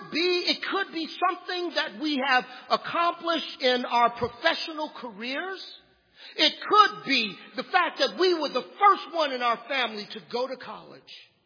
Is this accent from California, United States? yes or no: yes; Los Angeles, California, United States; I come from South Central Los Angeles, and there are a lot of people that I grew up